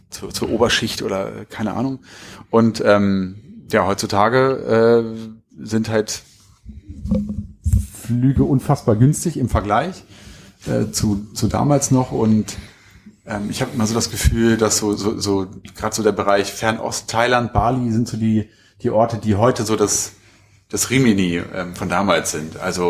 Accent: Hanover, Lower Saxony, Germany; Also wir kommen aus Hannover, Hildesheim ist 50 Kilometer oder sowas.

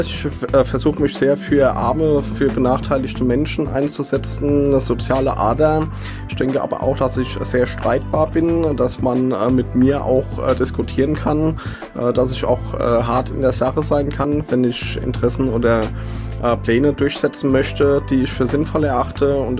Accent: Mainz, Rhineland-Palatinate, Germany; ich bin in Hechtsheim aufgewachsen, bin in Mainz geboren. Bin auch in Mainz-Hechtsheim zur Schule gegangen, zur Grundschule, dann dort auch auf die weiterführende Schule.

